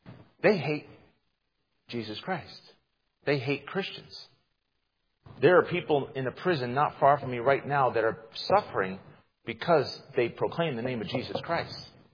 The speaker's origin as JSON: {"language": "English", "country": "United States", "said": "I had to book a tour, a private tour, to be able to do this because I'm American."}